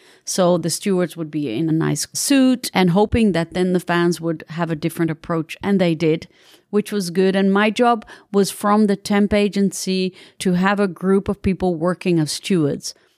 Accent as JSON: {"language": "English", "country": "Netherlands", "tie": "born or raised there", "said": "at that time, I grew up in the Netherlands from the age of 8."}